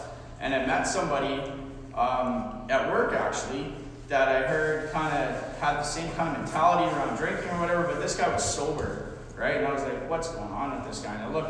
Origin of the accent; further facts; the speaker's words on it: Calgary, Alberta, Canada; also born or lived in Okotoks; I came from Calgary. And then I moved to Okotoks, this little small town, and then high school, which is this close-knit town